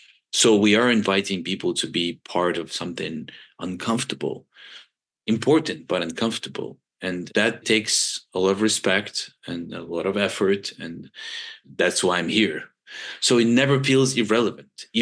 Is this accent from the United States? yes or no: no; Kharkiv, Kharkiv Oblast, Ukraine; And I went to Kharkiv, my hometown, which was heavily bombed.